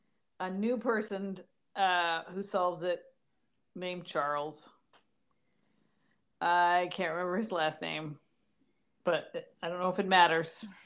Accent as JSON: {"language": "English", "country": "United Kingdom", "said": "It's like, well, I'm British."}